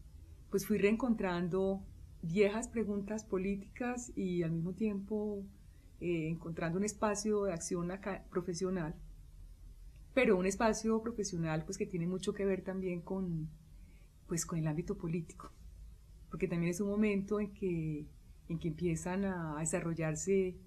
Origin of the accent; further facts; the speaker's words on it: Colombia; como reconocer mis múltiples identidades, no solamente como mujer colombiana, sino también latinoamericana.